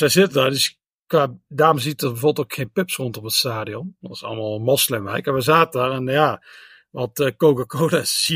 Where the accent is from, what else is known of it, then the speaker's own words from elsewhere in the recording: Netherlands; Nee, als Nederlander moet je ooit een keer een pint hebben gedronken